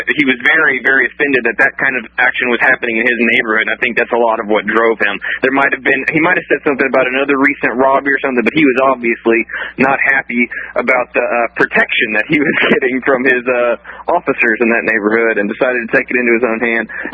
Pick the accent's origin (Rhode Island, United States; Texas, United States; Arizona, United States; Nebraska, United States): Texas, United States; Houston; now in Austin, United States; I live in Austin. I'm from Houston in the northwest area